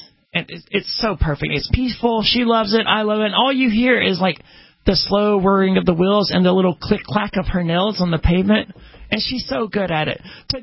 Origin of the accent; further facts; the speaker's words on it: Mississippi, United States; I'm from Mississippi, which is borderline tropical rainforest.